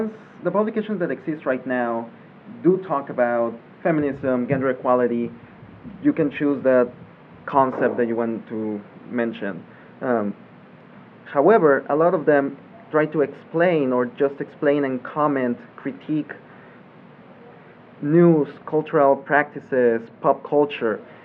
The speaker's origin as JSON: {"language": "English", "town": "Tampico", "region": "Tamaulipas", "country": "Mexico", "tie": "born or raised there", "moved": "yes", "said": "So when I was still back in my hometown, Tampico, I worked in the community theater"}